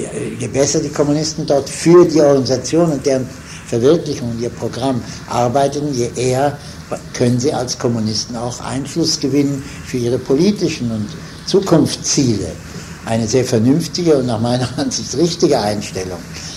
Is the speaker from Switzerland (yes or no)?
yes; Switzerland; als Schweizer Jude und Kommunist